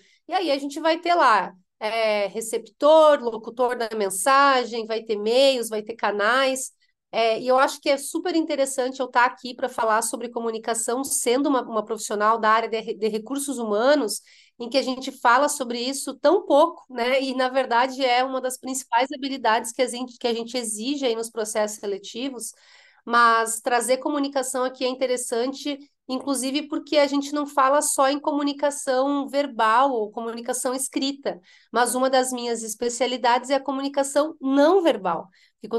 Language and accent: Portuguese; Rio Grande do Sul, Brazil; moved away as an adult; now in São Paulo, Brazil; Sou gaúcha, o sotaque não disfarça, né? Mas estou aqui em São Paulo já fazem 7 anos.